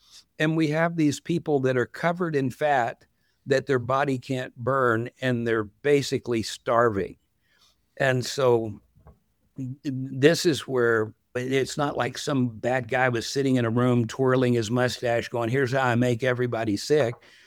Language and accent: English; Texas, United States; And I'm a city guy, even though I grew up in West Texas.